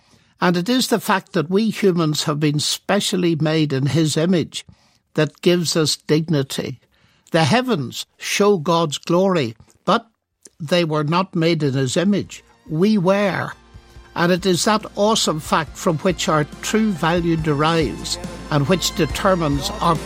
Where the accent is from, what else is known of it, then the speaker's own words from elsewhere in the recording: Armagh, Northern Ireland, United Kingdom; director of the observatory in my hometown, Armagh. As schoolboy at the time